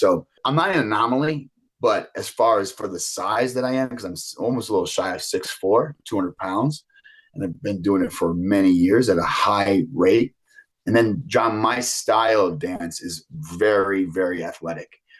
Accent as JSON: {"language": "English", "town": "Buffalo", "region": "New York", "country": "United States", "tie": "born or raised there", "said": "But for me, I think just growing up in Buffalo, I was more geared towards the East Coast sports"}